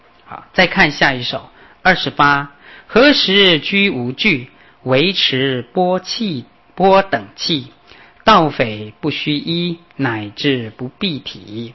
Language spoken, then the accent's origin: Chinese; Taiwan; 我们中国人现在台湾的人民啊，应该呢更要懂得惜福、节俭